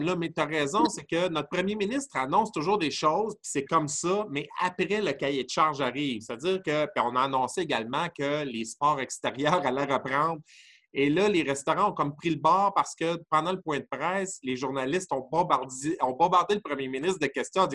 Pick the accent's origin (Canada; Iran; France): Canada; Saint-Denis-de-Brompton, Quebec; Je suis originaire de Saint-Denis